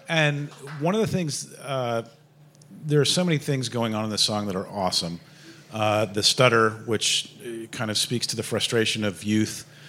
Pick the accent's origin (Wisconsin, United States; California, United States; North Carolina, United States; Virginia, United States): California, United States; as a teenage kid growing up in Southern California